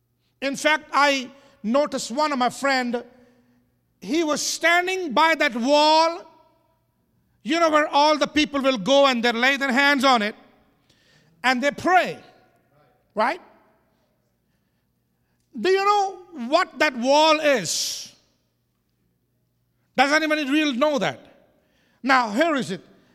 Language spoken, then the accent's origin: English; Pakistan; But under the current citizenship that I hold as a Pakistani, it is a big stamp on my passport